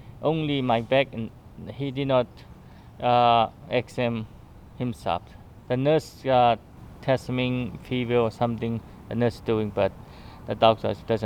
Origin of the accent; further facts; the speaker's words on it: Myanmar; English is a second language; I am from Myanmar, Burma.